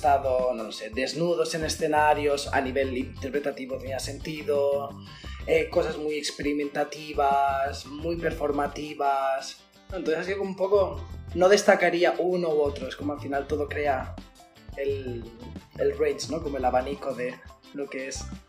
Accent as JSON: {"language": "Spanish", "town": "Barcelona", "region": "Catalonia", "country": "Spain", "moved": "as an adult", "lives_now": "Munich, Germany", "said": "vengo de Barcelona, de España. Llegué a Alemania en septiembre de 2014, es decir, 8 años, vamos ya para 9. La razón por la que vine a Alemania fue a nivel laboral. Me ofrecieron un contrato en Múnich, que es donde tengo la base ahora mismo"}